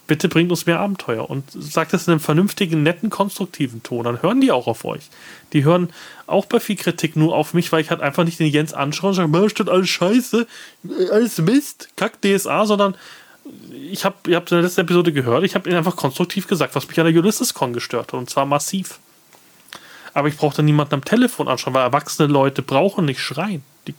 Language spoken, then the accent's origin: German; Munich, Bavaria, Germany; Ich komme aus München.